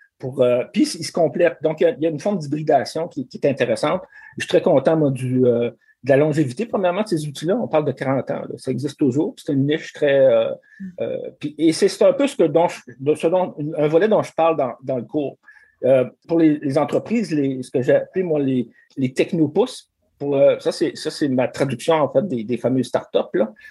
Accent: Rivière-du-Loup, Quebec, Canada; Puis moi, je viens de Rivière-du-Loup, donc il y avait une coïncidence d'intérêt puis de lieu.

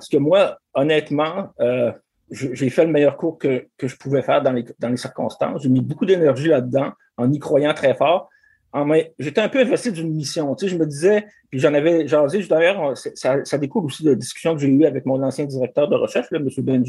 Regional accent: Rivière-du-Loup, Quebec, Canada; Puis moi, je viens de Rivière-du-Loup, donc il y avait une coïncidence d'intérêt puis de lieu.

